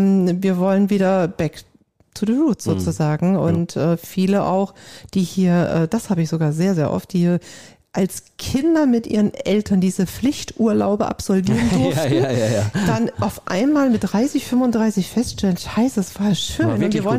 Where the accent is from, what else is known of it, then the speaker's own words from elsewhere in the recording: Leipzig, Saxony, Germany; mein Herz ist in meiner Heimatstadt Leipzig. Die liebe ich. Ich bin sehr heimatverbunden